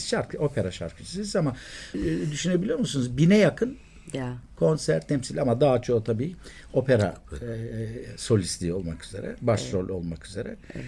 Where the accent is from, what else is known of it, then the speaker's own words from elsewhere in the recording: Zile, Tokat, Turkey; Tokat'ın Zile kazasında doğdum.